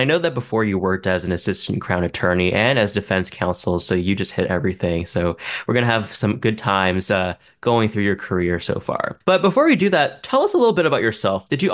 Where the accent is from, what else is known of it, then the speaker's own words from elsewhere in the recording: Canada; born there; So, of course, I'm also from Hong Kong as well. Well, I was born in Canada, but my entire family is from Hong Kong. Some of them are from Shanghai.